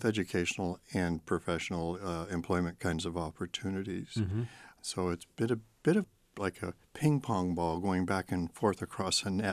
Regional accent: United States; So I felt, as a young boy and into my middle teens, as kind of a Canadian growing up in the States.

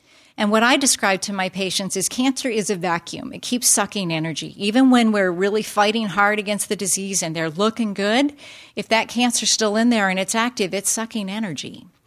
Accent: Sacramento, California, United States; I'm from Sacramento, and so that 99 corridor, Stockton and Fresno, we hear lots about gunshots and violence

